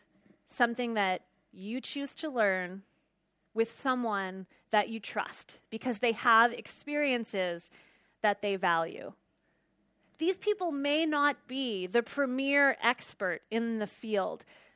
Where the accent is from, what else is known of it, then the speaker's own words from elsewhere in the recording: San Francisco, California, United States; I come from California in San Francisco, and I haven't seen rain in 10 months.